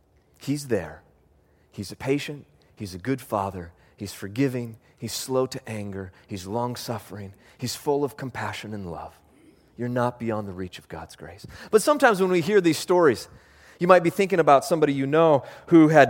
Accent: Homer, Alaska, United States; I grew up in Homer, Alaska. Homer, Alaska is a funny little town.

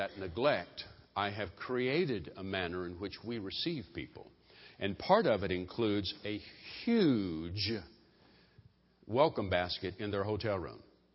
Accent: the South, United States; I'm from the South.

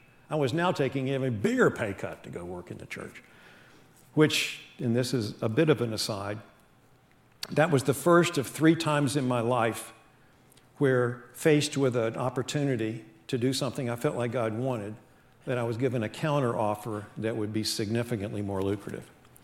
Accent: West Virginia, United States; you know, Clark, I am from West Virginia. We're not known to be the brightest people in the world

